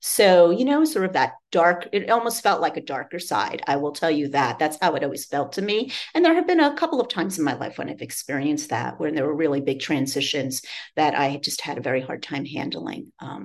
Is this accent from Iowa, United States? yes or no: no; New York, United States; I love that saying because I'm a New Yorker.